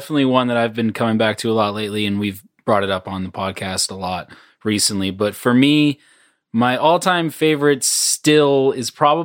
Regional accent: Ireland; We are super Irish, but no, I have not.

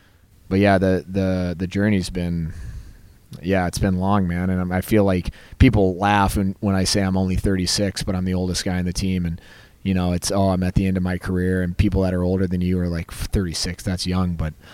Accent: Alabama, United States; And that's funny because I was from Alabama

